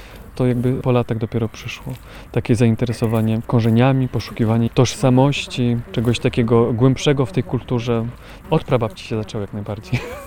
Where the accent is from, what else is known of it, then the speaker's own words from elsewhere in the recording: Węgrów, Masovian Voivodeship, Poland; tam skąd pochodzę, jest taki festiwal folklorystyczny. Biesiada węgrowska była, pochodzę z Węgrowa.